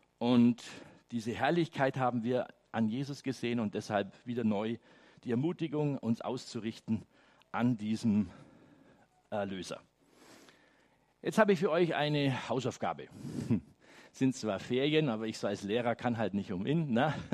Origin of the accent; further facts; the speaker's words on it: Bavaria, Germany; Ich bin ja aus dem Bayerisch-Schwäbischen.